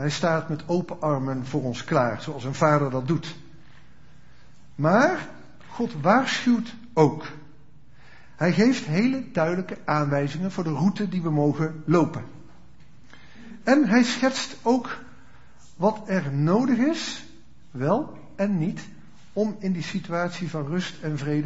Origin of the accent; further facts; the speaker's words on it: Dongen, North Brabant, Netherlands; En ik kom ook uit Dongen. Ik heb daar lang gewoond. En waar wij woonden vroeger, daar was een kanaal in de buurt, vlak achter ons huis.